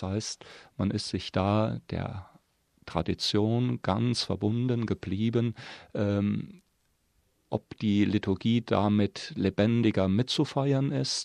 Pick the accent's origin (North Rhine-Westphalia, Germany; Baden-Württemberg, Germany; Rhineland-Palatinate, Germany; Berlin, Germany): Rhineland-Palatinate, Germany; Trier; Ich komme aus Trier, das Deutsche Liturgische Institut sitzt dort.